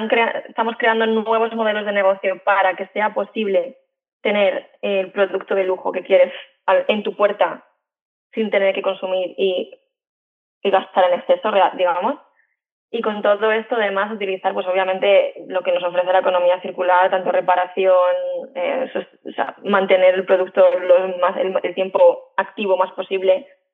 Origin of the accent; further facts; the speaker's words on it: Madrid, Community of Madrid, Spain; yo soy de Madrid y mi vida siempre ha sido viajando por mi trabajo